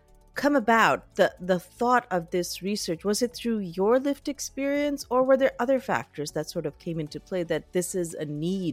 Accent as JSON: {"language": "English", "country": "Pakistan", "tie": "born or raised there", "said": "I grew up in Pakistan"}